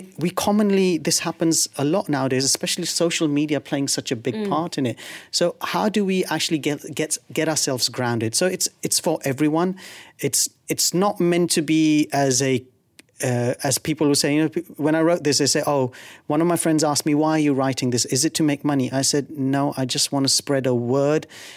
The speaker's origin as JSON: {"language": "English", "country": "United Kingdom", "tie": "born or raised there", "lives_now": "United Arab Emirates", "said": "I'm Asian. I'm born and brought up in the UK. I've been living in Dubai for the last God knows how many years."}